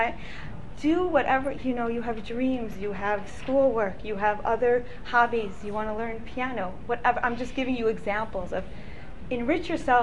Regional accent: California, United States; I thought I grew up in California. I didn't ever think I would live here. I met my husband. I moved here.

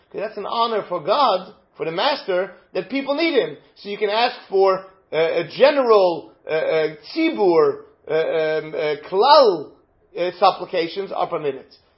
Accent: Amsterdam, North Holland, Netherlands; I grew up in Amsterdam.

